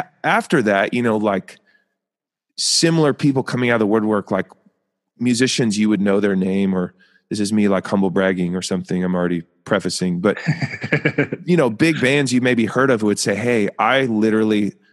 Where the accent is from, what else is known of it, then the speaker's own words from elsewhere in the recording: Oregon, United States; songwritery stuff growing up in Oregon.